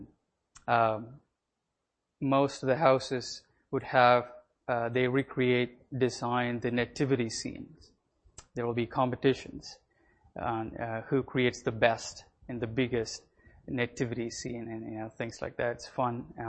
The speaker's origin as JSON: {"language": "English", "region": "South India", "country": "India", "tie": "born or raised there", "said": "Elvis and I, we grew up in South India. We grew up as Catholics."}